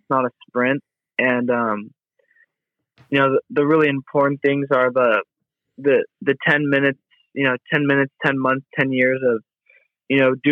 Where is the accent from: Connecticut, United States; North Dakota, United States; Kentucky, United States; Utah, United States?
Utah, United States; And, I think growing up in Utah, you know, I didn't have to worry about any of those